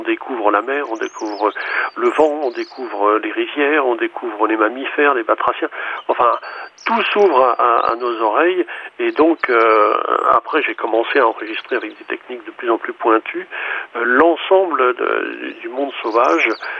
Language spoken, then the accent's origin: French; Auvergne-Rhône-Alpes, France; je suis revenu chez moi dans la Drôme